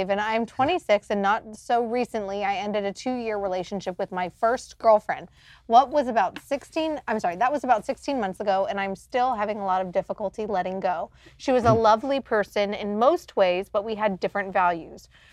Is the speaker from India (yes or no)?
yes; India; moved away; Note, I'm an Indian immigrant.